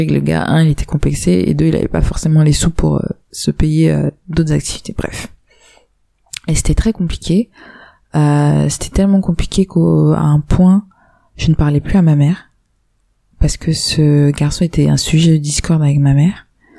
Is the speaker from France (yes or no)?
yes; France; Enfin, je suis française